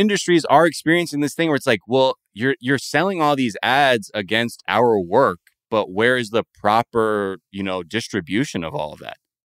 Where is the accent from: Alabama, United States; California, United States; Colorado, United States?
California, United States; born or raised there